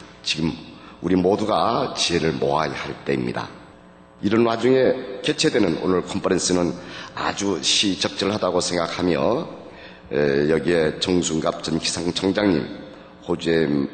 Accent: Jeju, South Korea; 이 세계에서 가장 아름답고 깨끗하다는 제주도 출신 국회의원

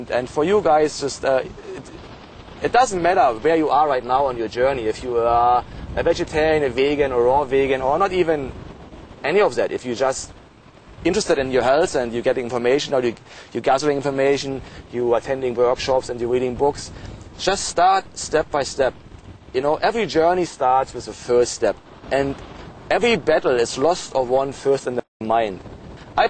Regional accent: Australia; from Australia.

